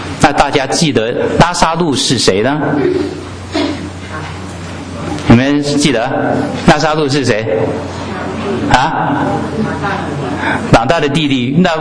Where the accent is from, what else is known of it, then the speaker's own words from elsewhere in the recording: China; 我们中国人过年的时候，难道都是只是纪念年过去的意义吗？